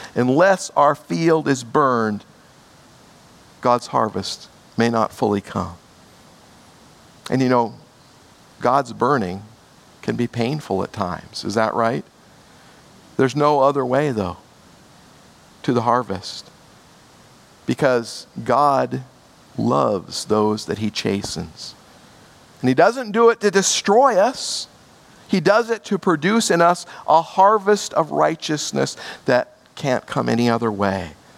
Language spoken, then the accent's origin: English; Hawaii, United States; I've mentioned before, many of you know that I grew up in Hawaii. And one of the common sights and smells of my childhood was the burning of the sugarcane fields.